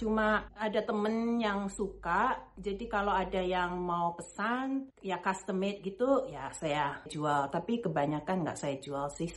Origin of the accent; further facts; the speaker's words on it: Bandung, West Java, Indonesia; Itu sejak SD sebetulnya waktu di Bandung